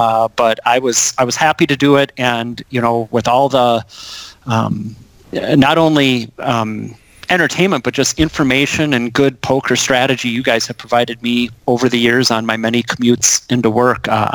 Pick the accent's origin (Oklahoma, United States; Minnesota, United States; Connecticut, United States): Minnesota, United States; Well, I'm from Minnesota. Good. We like our passive aggressiveness, so.